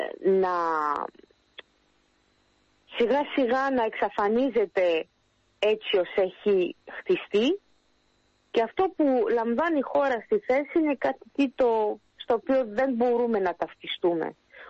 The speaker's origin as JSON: {"language": "Greek", "country": "France", "tie": "born or raised there", "said": "Εγώ είμαι μετανάστρια Ελληνίδα, μεγάλωσα στη Γαλλία, γεννήθηκα στη Γαλλία, κράτησα όλες μου τις παραδόσεις έτσι όπως υπάρχει στην ελληνική κοινότητα Γαλλίας."}